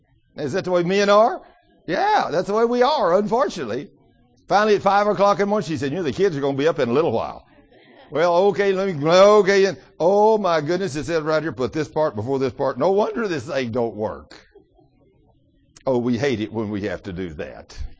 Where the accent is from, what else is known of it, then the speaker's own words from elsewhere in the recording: Las Vegas, Nevada, United States; I'm from Las Vegas, and I've come here on a special purpose.